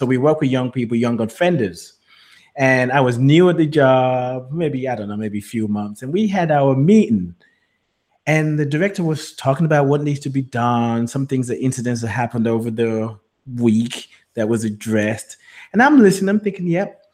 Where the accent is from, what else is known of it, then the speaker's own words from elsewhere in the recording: England, United Kingdom; born there; also born or lived in United States; even though I was born in England, I've been in America, so coming back, they hear the slight American accent.